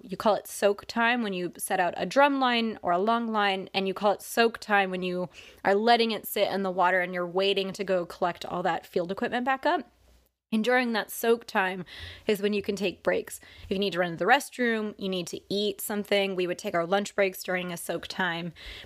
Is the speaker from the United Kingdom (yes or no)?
no; West Coast, United States; I mean, first of all, I'm from the West Coast, and my entire professional career has been in cold water from either Washington, Oregon, or California